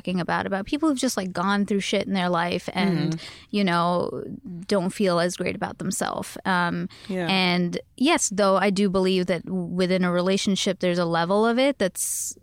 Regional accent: Canada; sorry, I am Canadian. I always say like grade 12.

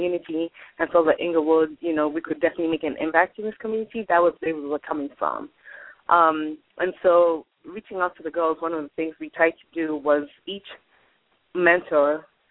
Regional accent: Kenya; So I'm from Kenya originally, which is on the east coast of Africa

